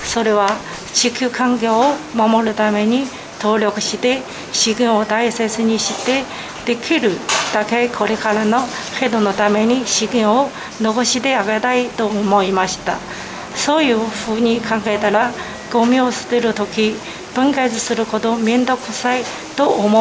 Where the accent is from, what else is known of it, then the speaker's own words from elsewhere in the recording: Changchun, Jilin, China; Japanese is a second language; 私の出身国は中国です。ふるさとは吉林省長春市。長春市は中国の東北部に位置する、日本の北海道旭川市と同じ緯度です。